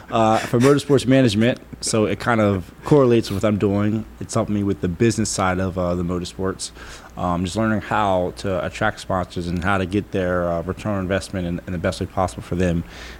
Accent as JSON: {"language": "English", "region": "New Jersey", "country": "United States", "said": "I mean, I'm from South Jersey, and like you said, you think NASCAR's from the South, right?"}